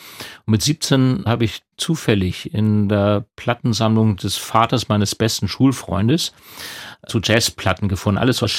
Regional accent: Germany; Als Deutscher, Weißer und dann schwarze Musik können wir sowieso nicht.

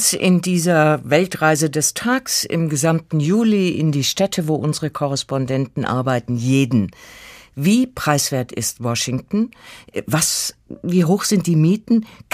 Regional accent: Bavaria, Germany; Ich komme aus Bayern, deswegen bin ich eben zusammengezuckt.

